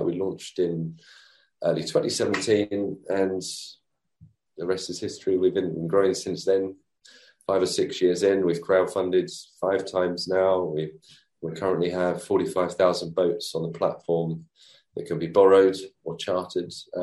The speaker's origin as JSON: {"language": "English", "region": "East of England", "country": "United Kingdom", "tie": "born or raised there", "said": "So I grew up near London. We lived in between London and the coast on the east side of London, near Essex."}